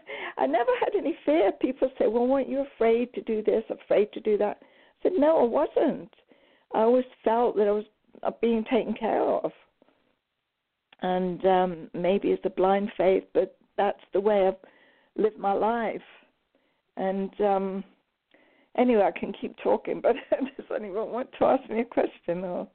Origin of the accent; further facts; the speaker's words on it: England, United Kingdom; I mean, I grew up in England where we'd see the Vietnam War on the television